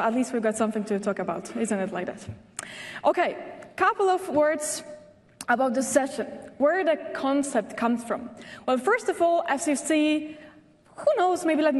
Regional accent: Poland; You know that I'm from Poland

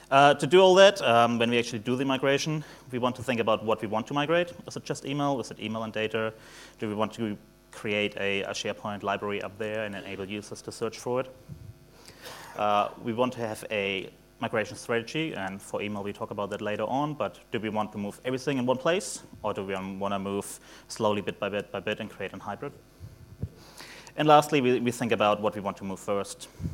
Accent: Germany; English is a second language; also born or lived in New Zealand; now in Australia; Germany, moved to New Zealand in 2005, then went to Asia, talked to the Asian people, and mixed up my accent a little bit, and now Australian, they just, do stuff with my accent I don't understand.

